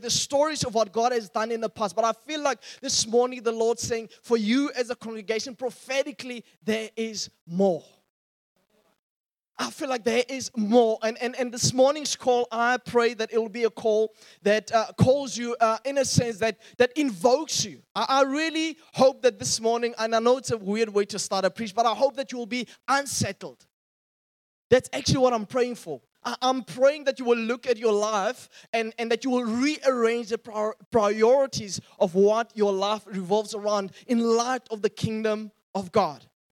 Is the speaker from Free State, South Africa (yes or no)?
yes; Welkom, Free State, South Africa; I was reminded as a 16-year-old boy, I grew up in the Free State in Welkom.